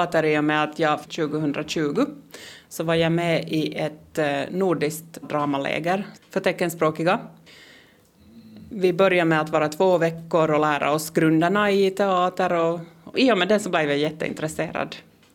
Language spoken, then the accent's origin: Swedish; Finland; first language Finnish Sign Language; Swedish is a second language; jag är ju finsk teckenspråkig själv.